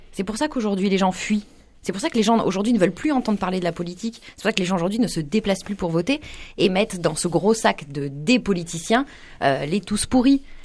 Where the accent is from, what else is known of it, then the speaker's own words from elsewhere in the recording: Provence-Alpes-Côte d'Azur, France; que ce soit dans les Bouches-du-Rhône ou chez moi dans le Var.